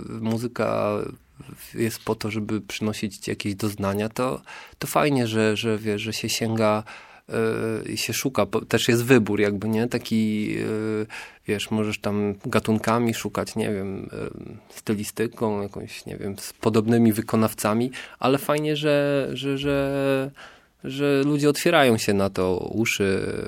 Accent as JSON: {"language": "Polish", "region": "Pomeranian Voivodeship", "country": "Poland", "said": "jesteśmy aktualnie w większości, jesteśmy nawet z Małego Trójmiasta"}